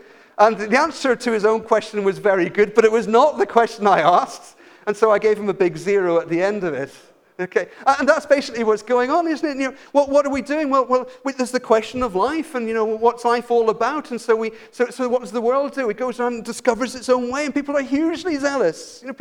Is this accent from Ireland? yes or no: yes; Ireland; I was brought up in Ireland. Ireland's a Catholic country.